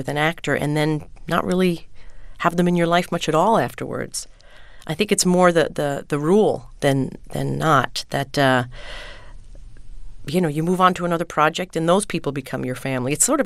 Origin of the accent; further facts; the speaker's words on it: West Islip, New York, United States; I grew up on the South Shore originally, down in West Islip. And the neighborhood was all kids my age.